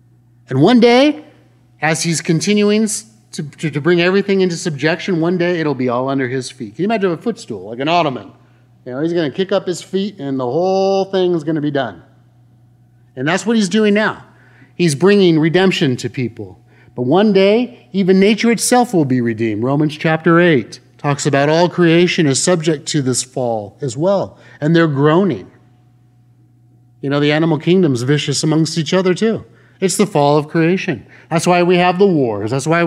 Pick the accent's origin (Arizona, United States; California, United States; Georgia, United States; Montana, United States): California, United States; Huntington Beach; also born or lived in United Kingdom; I'm born and raised in Huntington Beach. What do I know? I just know Huntington Beach.